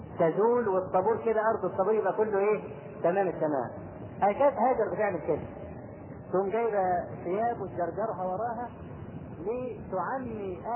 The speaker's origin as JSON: {"language": "Arabic", "country": "Egypt", "said": "واحنا كمصريين أسد في الحاجات دي"}